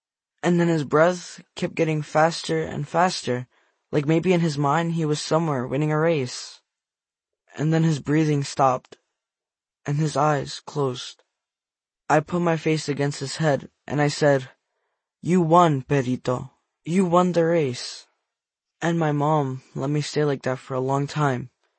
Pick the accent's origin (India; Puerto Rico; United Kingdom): Puerto Rico; And because I came from Puerto Rico, I'm safe. I don't have to worry.